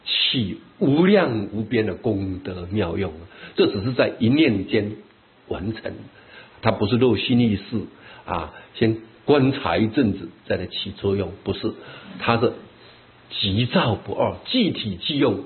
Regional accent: China; 我们中国人是两膝着地啊

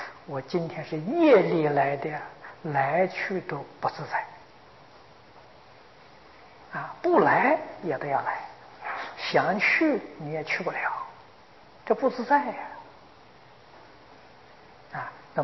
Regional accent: China; 我们中国人常讲啊，有学问、有德行的人都不如啊。我们中国古人还常常为儿孙着想

